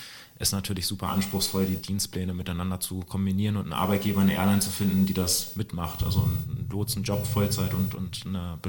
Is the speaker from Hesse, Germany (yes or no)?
no; Celle, Lower Saxony, Germany; born or raised there